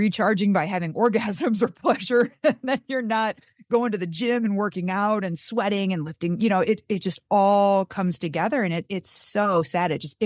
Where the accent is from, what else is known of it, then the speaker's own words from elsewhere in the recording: Michigan, United States; because I'm from Michigan and we have basements in Michigan.